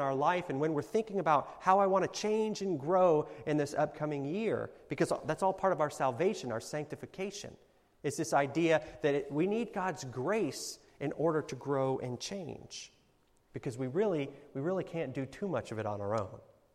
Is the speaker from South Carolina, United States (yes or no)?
no; Kings Bay, Georgia, United States; I grew up in Kings Bay, Georgia. It's right there on the Intercoastal Waterway and the St. Mary's River.